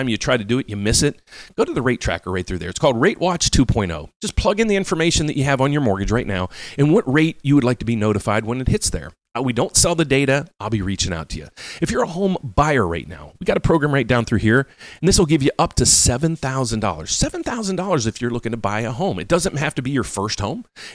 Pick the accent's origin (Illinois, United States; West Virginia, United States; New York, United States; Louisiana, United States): West Virginia, United States; West Virginia, my hometown originally, it is up 450%.